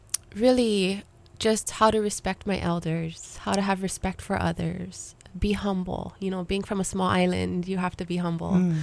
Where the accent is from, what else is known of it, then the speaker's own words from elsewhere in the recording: Hawaii, United States; that experience of growing up on a small island in the country, you know, in a small, small town. I grew up mostly on Hawaiian homesteads.